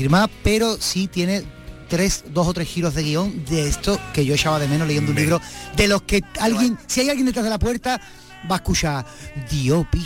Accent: Cádiz, Andalusia, Spain; Yo soy más de Cádiz que los cañones de las esquinas.

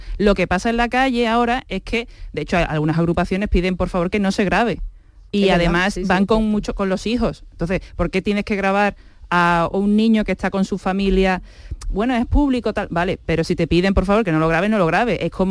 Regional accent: Seville, Andalusia, Spain; yo soy de Sevilla, ¿vale? Yo no soy gaditana

